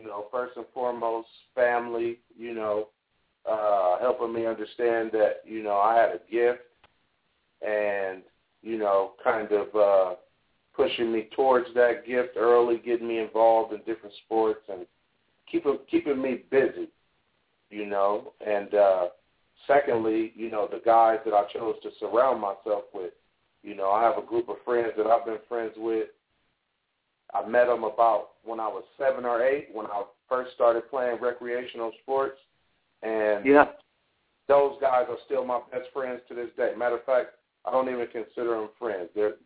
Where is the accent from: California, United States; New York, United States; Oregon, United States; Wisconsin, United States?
California, United States; East Palo Alto; I actually grew up in East Palo Alto. For those, if any of the kids are from the Bay Area, they've heard of that city